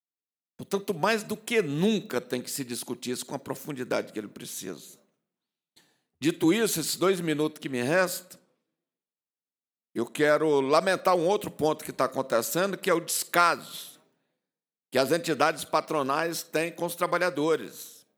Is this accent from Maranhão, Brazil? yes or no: yes; Maranhão, Brazil; ou meu Maranhão, que sou maranhense